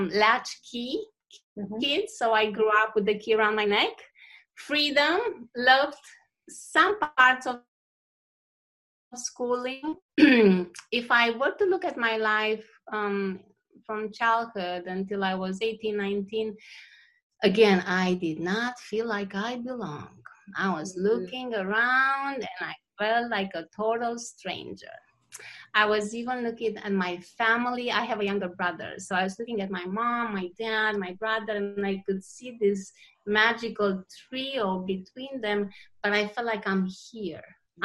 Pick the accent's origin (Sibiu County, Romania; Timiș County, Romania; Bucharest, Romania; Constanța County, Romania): Bucharest, Romania; Oh, I'm Romanian. I was born in Romania, in Bucharest, Romania.